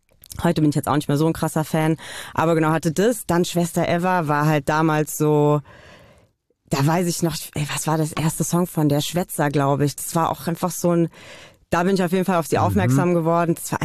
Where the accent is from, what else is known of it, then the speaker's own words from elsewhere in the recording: Niedererlenbach, Hesse, Germany; ich komme so aus Niedererlenbach